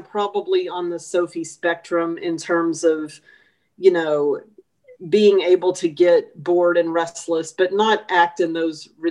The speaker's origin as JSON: {"language": "English", "region": "Texas", "country": "United States", "tie": "born or raised there", "said": "I'm not a big gun fan, but however, growing up in East Texas, my dad and my granddad were hunters"}